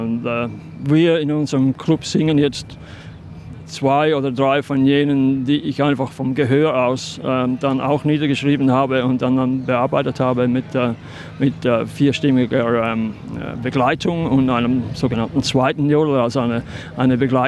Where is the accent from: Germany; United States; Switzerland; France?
Switzerland; also zum Beispiel in Österreich jodelt man ganz anders als bei uns in der Schweiz.